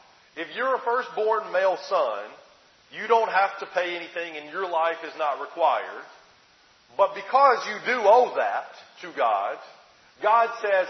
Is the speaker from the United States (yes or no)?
yes; Alabama, United States; I grew up in Alabama. And we had cows on the land.